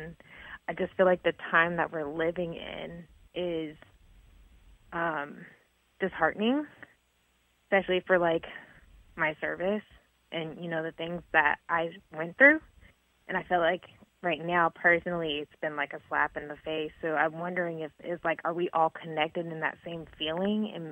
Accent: Cincinnati, Ohio, United States; Cincinnati, Ohio.

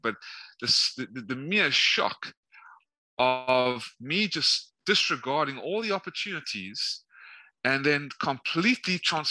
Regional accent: South Africa; born there; The reason why I was born in South Africa pretty much is because my family of the Jewish faith, that whatever was left of them, left Nazi-occupied Lithuania and Hungary, and I think Ukraine, I believe.

